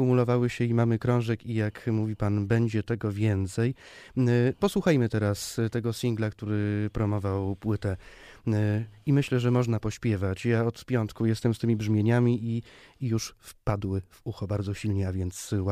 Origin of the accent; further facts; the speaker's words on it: Zabrze, Silesian Voivodeship, Poland; bo ja jestem z Zabrza